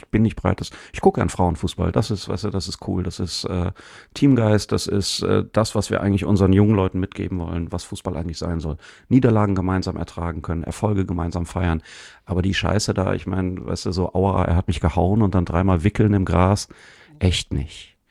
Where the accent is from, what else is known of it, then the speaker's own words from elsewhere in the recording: Cologne, North Rhine-Westphalia, Germany; ich bin ja Kölner